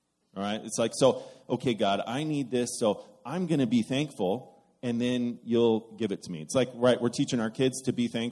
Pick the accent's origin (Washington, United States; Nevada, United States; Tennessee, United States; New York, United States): Nevada, United States; Carson City; Like Louis said, I'm originally from Carson City, Nevada, and for some reason, Louis kind of looked at a punk 18-year-old kid with very bad intentions